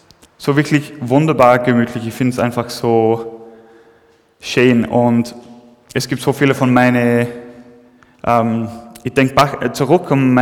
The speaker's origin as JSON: {"language": "German", "region": "England", "country": "United Kingdom", "tie": "born or raised there", "second_language": "German", "said": "ich bin nicht von dort, ich bin eigentlich in England aufgewachsen. Ganz in der Nähe von Strand"}